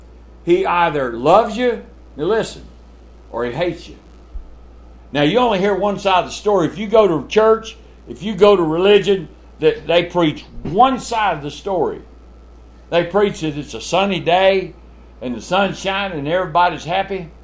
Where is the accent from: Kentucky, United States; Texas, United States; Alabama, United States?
Texas, United States; I was raised in South Texas, 100 degrees. We were raised without air conditioning, but I could always find a way to cool off.